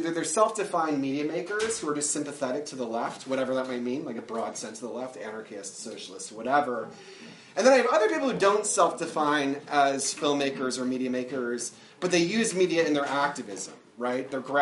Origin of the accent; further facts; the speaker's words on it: New Jersey, United States; I'm from New Jersey, and I speak quickly, so I'll try not to.